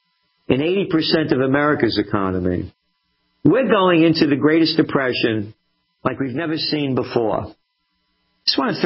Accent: Bronx, New York, United States; Bronx, I grew up right near the Bronx Zoo.

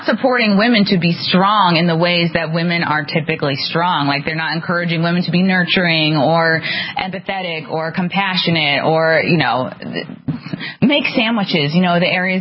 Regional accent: New York, United States; So that's encouraging, especially as a New Yorker.

